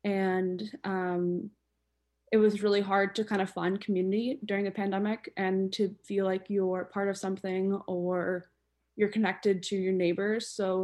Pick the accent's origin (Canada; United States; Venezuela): Canada; Toronto, Ontario; I'm from Toronto. I'm a fifth year at McGill.